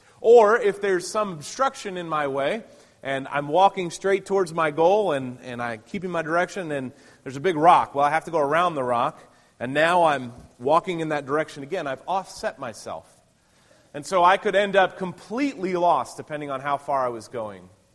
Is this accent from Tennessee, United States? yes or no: yes; Tennessee, United States; And so, growing up in Tennessee, there are a lot of different landforms, a lot of hills, rolling hills of Tennessee, a lot of rocks and trees and things like that.